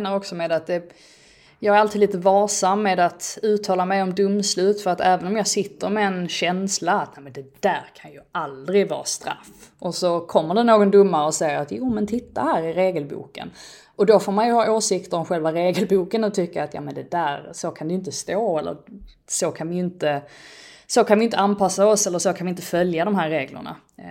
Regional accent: Sweden; jag är ju svensk, jag är inte ens engelsk i grund och botten.

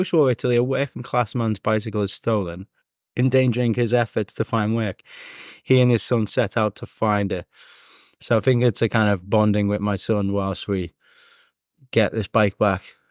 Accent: North West England, United Kingdom; accent: Scouse; also born or lived in Northampton; Hence my lack of accent. I spent 10 years in Northampton and it just chipped away at my Scouse accent until one day it was gone.

